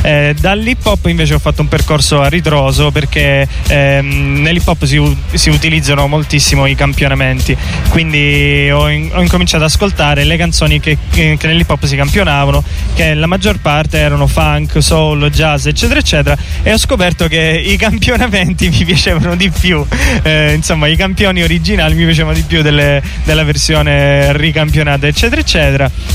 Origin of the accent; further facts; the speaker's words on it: Catania, Sicily, Italy; now in Osaka, Japan; io sono di Catania, ho incominciato a collaborare con artisti della mia città.